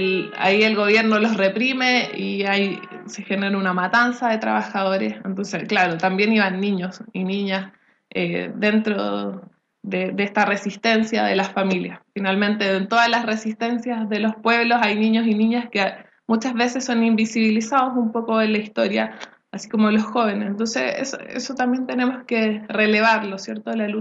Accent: Concepción, Biobío, Chile; Vengo de la octava región de Concepción, vivo en Chiguayante y pertenezco a un huerto urbano en una localidad que se llama Lirquén, cercano a Concepción.

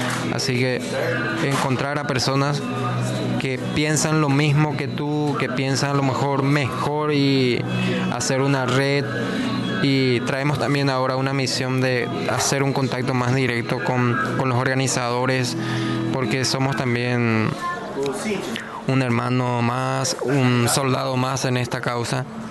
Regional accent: Guayaibí, San Pedro, Paraguay; Soy paraguayo de la ciudad de Guayabí, departamento de San Pedro. Tengo 27 años

